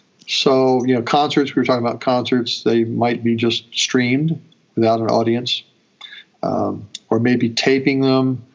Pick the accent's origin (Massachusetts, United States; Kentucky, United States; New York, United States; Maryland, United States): Maryland, United States; Bel Air; I'm an Easterner. Okay. I grew up in Baltimore, Maryland, or actually just Bel Air, Maryland, which is about 30 minutes north of Baltimore.